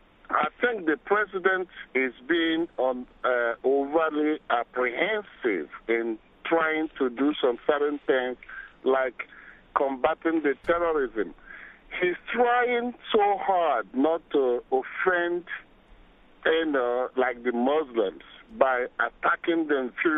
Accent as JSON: {"language": "English", "country": "Nigeria", "moved": "yes", "lives_now": "New York, United States", "said": "I'm a Nigerian. I live in New York now for the past 22 years."}